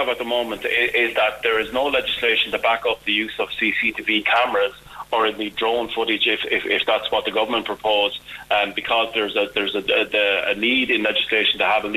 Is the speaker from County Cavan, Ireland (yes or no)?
no; Athy, Kildare, Ireland; But I'm a native of North. My hometown is Athy. I live in Castle Mitchell